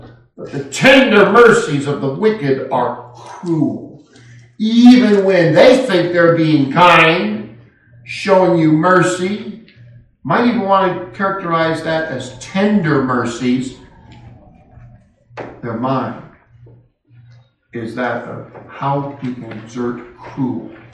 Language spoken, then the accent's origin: English; California, United States; born or raised there